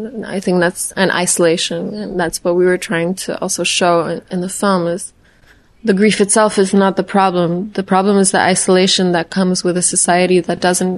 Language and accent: English; Poland; I'm from Poland